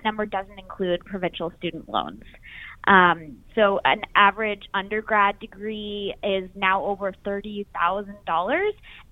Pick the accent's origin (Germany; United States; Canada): Canada; Nova Scotia; like you said. I'm originally actually from Nova Scotia, but I came to BC to do my master's at the University of Northern British Columbia